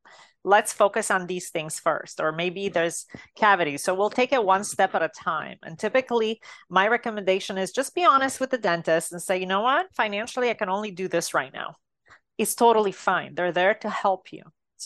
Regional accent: Romania; moved away; Growing up in Romania, I had 16 large mercury fillings in my mouth.

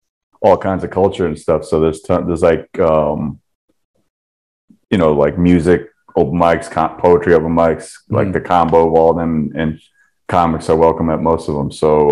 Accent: New Jersey, United States; now in New York, United States; I lived in Jersey and New York my whole life. You know, mm-hmm. I was born and raised in Jersey and then went to NYU. So I've been in New York since 2004

